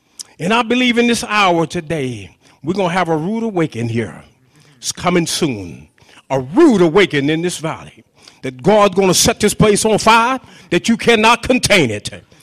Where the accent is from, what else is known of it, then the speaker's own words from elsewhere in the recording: Yakima, Washington, United States; And here I am from Little Yakima.